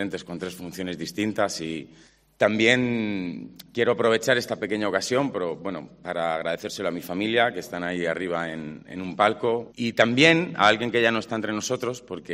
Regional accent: Toledo, Castilla-La Mancha, Spain; yo soy toledano, llevo esta ciudad por bandera, vaya donde vaya.

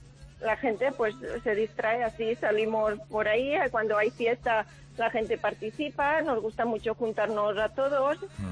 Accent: Otos, Valencian Community, Spain; Mira, yo soy de Otos, de la provincia de Valencia, un pueblo que no llega a los 500 habitantes.

